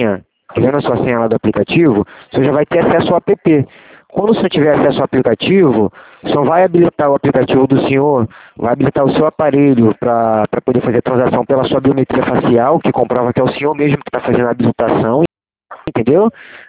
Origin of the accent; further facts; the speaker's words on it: Rio de Janeiro, Brazil; Eu sou aqui do Rio também, tá?